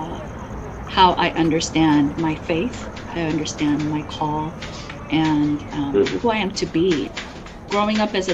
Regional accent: United States; also born or lived in South Korea; the way that we met in Korea. A place that I was born, but a place that I felt disconnected from growing up in America, feeling very assimilated.

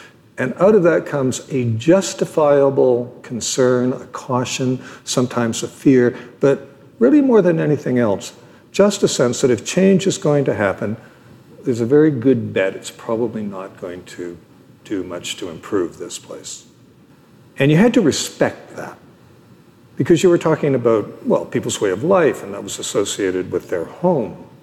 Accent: Victoria, British Columbia, Canada; I come from across the water, not the water you're thinking of. I come from Victoria.

